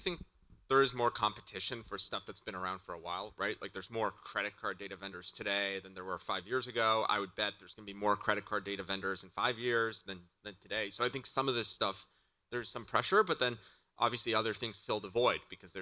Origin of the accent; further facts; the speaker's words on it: Canada; I'm actually Canadian.